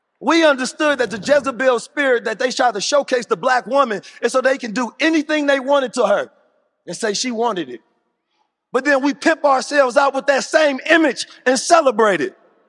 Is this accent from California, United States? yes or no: yes; Oakland, California, United States; also born or lived in St. Louis, Missouri; next brother I want to bring out is a brother who's from one of the same hometowns as me, St. Louis. I come from Oakland.